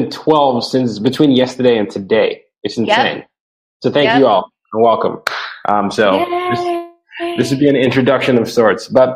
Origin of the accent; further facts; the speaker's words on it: Nigeria; I'm from Nigeria, and we have at least 250 ethnic groups.